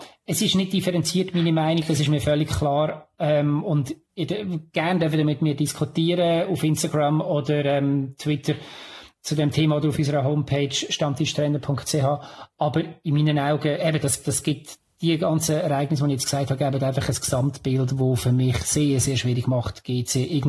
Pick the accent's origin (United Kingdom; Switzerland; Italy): Switzerland; Lucerne; Wir haben das als Luzerner mehr als eines erlebt